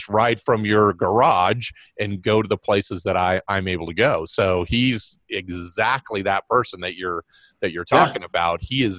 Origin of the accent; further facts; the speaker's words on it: Arizona, United States; You know, I grew up in Arizona where there was one season